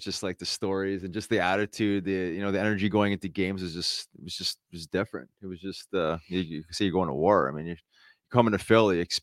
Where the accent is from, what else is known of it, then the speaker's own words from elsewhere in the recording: Winnipeg, Manitoba, Canada; I grew up in Winnipeg. So, I mean, it's like, you know, the tough cities, man.